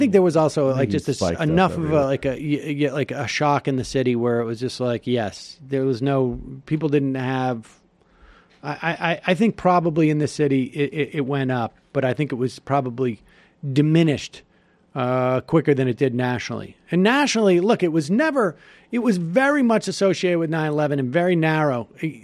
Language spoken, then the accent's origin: English; Worcester, Massachusetts, United States; Look, I grew up in Worcester, Massachusetts.